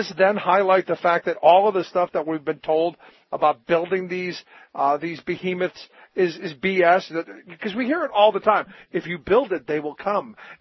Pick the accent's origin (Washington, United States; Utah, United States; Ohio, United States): Ohio, United States; Cleveland; When I grew up in Cleveland, we used to, you know, everybody parked in the suburbs who came down to the game